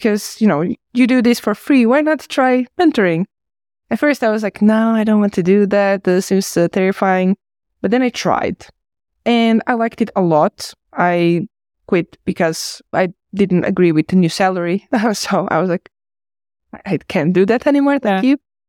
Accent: Croatia; English is a second language; now in Finland; In Finland, I'm originally from Croatia.

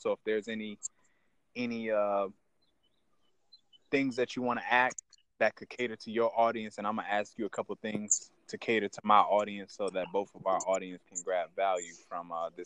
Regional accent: Grand Rapids, Michigan, United States; I'm originally from Grand Rapids, so. Well, not really from Grand Rapids. I'm from Benton Harbor, but I was born and raised in Grand Rapids.

